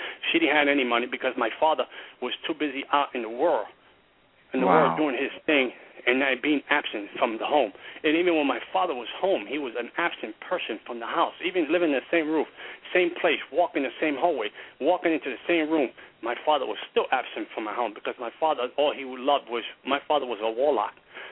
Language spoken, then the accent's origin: English; New York City, New York, United States; I remember growing up in the South Bronx, in the cold streets of the South Bronx, that my neighbor was controlled by a gang.